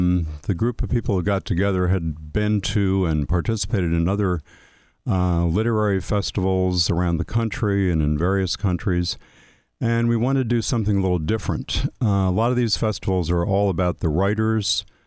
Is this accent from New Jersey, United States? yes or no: no; Port Jervis, New York, United States; I actually did a show here when I was a Cub Scout because I grew up in Port Jervis.